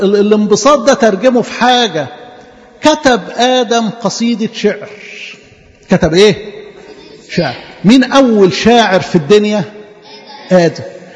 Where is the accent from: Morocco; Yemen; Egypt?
Egypt; الطينة عندنا في مصر لونها ايه؟ اسود.